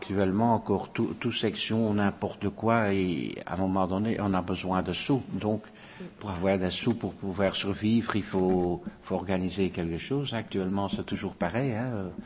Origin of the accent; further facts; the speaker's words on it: Molenbeek, Brussels-Capital Region, Belgium; Mais disons que je suis né à Molenbeek et j'ai toujours habité à Molenbeek, donc, mm-hmm. Avec mes parents, qui également étaient des Molenbeekois